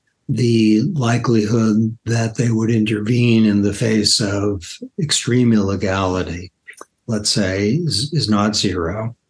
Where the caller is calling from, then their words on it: Washington, District of Columbia, United States; I'm speaking from Washington, D.C. right now.